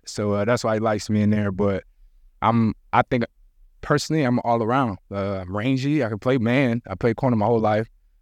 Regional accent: Jamaica; So we had one Jamaican cook at the Jets. I'm Jamaican.

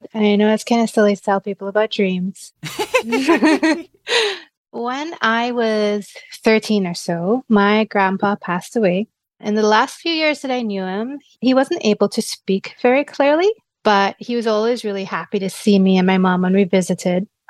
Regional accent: Trinidad & Tobago; So I grew up in Trinidad.

